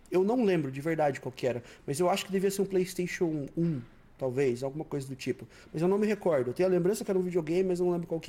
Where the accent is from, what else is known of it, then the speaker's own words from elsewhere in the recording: Curitiba, Paraná, Brazil; also born or lived in Joinville; Eu fui pequeno ainda para Curitiba com cerca de 2 ou 3 anos e passei minha vida inteira no Paraná. Então basicamente sou de Joinville, Santa Catarina, mas fui criado a vida inteira no Paraná e fiquei lá em Curitiba